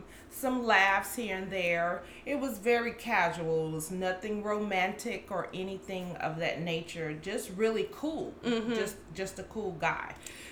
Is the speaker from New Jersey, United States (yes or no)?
no; Houston, Texas, United States; Born and raised in Houston, Texas.